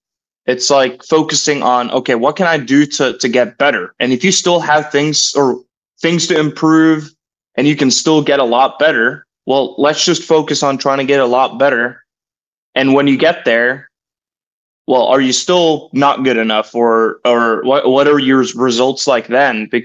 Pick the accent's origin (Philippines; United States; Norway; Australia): Norway; Well, I would say like, when I grew up in Norway and even coming to school here in my first few years